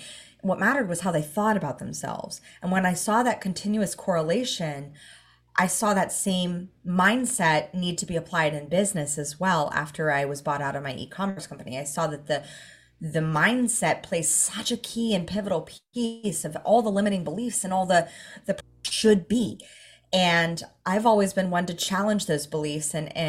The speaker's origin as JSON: {"language": "English", "town": "Hollywood", "region": "California", "country": "United States", "tie": "born or raised there", "said": "because I grew up in Hollywood."}